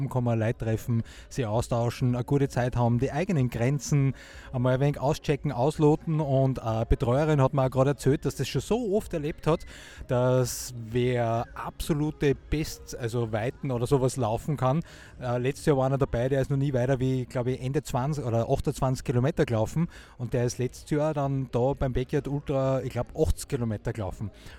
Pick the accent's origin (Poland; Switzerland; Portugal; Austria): Austria; Steyr, Upper Austria; der WSV Trattenbach, das ist ja meine Heimatregion da, Nationalparkregion Steyr und Umgebung